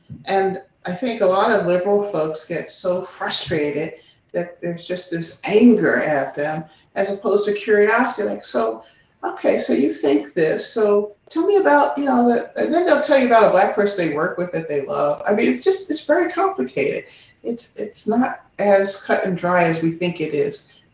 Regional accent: Philadelphia, Pennsylvania, United States; look, I'm from Philly.

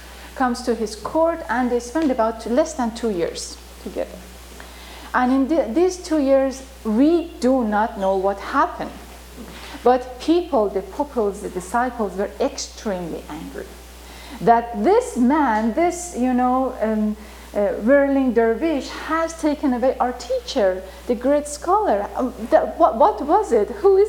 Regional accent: Tehran, Tehran Province, Iran; English is a second language; He's from the town that I am from, Tabriz in Iran. So, actually my parents, I'm from Tehran, but my parents and we speak Turkish.

